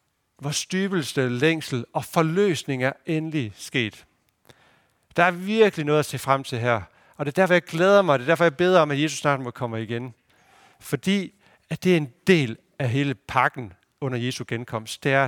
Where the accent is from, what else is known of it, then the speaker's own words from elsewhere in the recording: Aalborg, North Denmark Region, Denmark; also born or lived in Copenhagen; jeg har boet i København, god tid, men jeg er bare ikke storbysmenneske på den måde. Jeg kommer fra Aalborg, men det var helt ude i kanten af Aalborg med marker rundt omkring